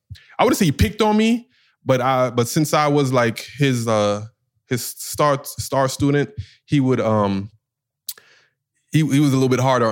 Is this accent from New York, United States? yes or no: yes; New York, United States; And that's like a big culture shock. I'm from New York.